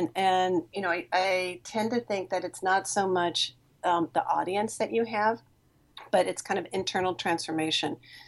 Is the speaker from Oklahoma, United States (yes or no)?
yes; Oklahoma, United States; just because I'm from Oklahoma, like with Creeks and Choctaws, that kind of call and response thing.